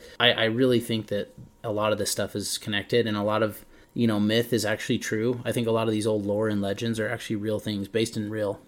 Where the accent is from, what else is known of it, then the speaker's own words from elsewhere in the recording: Utah, United States; we're Utahns. We're from Utah.